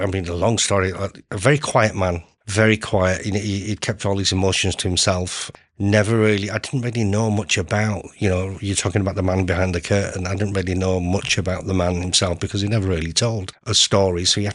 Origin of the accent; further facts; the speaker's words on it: Leeds, Yorkshire and the Humber, United Kingdom; Growing up, as obviously I was born and bred in Leeds. There was a lovely, like a community spirited area that I lived in Leeds 6. And obviously, having Indian parents